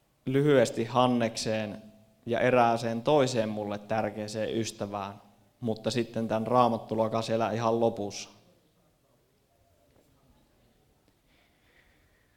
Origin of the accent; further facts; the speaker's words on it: Haapajärvi, North Ostrobothnia, Finland; Mä oon tuolta Haapajärveltä kotoisin, mikä on tuo naapurikunta tuossa.